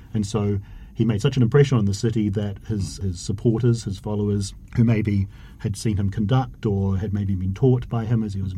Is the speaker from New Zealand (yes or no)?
yes; New Zealand; So there's a strong New Zealand story that I don't know so much about, curiously, as a New Zealander.